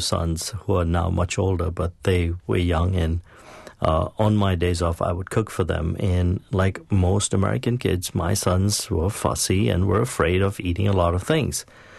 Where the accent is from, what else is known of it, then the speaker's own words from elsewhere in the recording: Mumbai, Maharashtra, India; moved away as an adult; now in United States; I grew up in Bombay, India, and I came to this country 28 years ago.